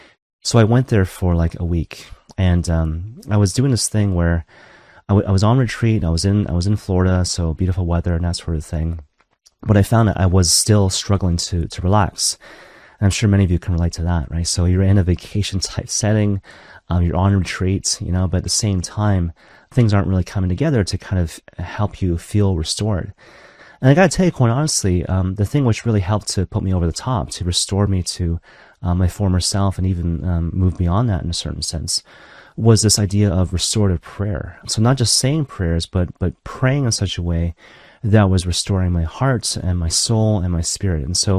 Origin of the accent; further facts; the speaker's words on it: Maple Ridge, British Columbia, Canada; born there; also born or lived in Vancouver; now in Toronto, Canada; But back in the day, I actually lived in Vancouver, right? So technically I was born in Maple Ridge